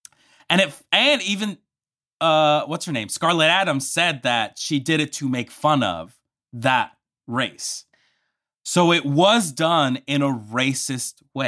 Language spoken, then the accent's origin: English; Colombia; moved away; I was born in Colombia.